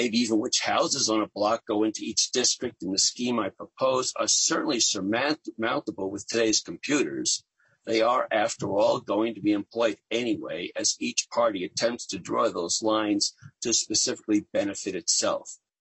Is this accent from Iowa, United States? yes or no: no; New York City, New York, United States; I've been civically active since my mid-teens, back when I was growing up in New York City.